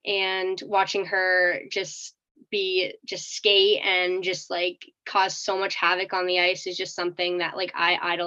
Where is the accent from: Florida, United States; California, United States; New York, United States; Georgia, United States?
New York, United States; Plattsburgh; growing up in Plattsburgh, it was kind of hard to get as much exposure.